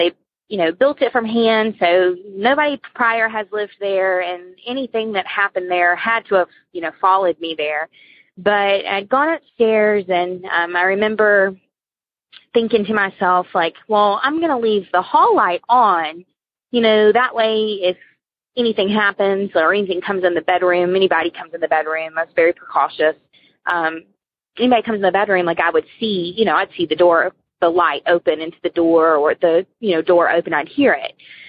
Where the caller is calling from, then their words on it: Georgia, United States; I'm calling from Georgia.